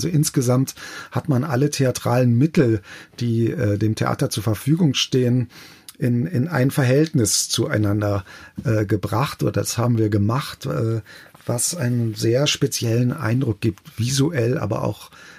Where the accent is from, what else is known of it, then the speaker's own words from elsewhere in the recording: Bochum, North Rhine-Westphalia, Germany; ich als Bochumer bin natürlich wahnsinnig glücklich